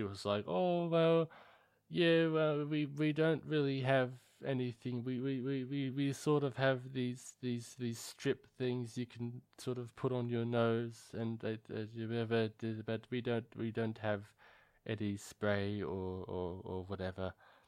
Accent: Australia; No, I'm not from here. I'm fucking Australian.

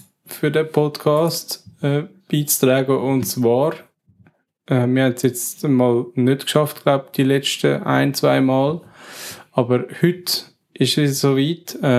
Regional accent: Switzerland; ja nicht können als Schweizer

